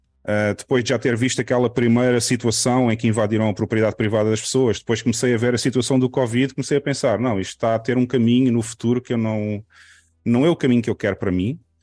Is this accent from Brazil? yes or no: no; Portugal; moved away as an adult; Não quer dizer que eu não gosto de Portugal, obviamente, eu sou português e gosto muito.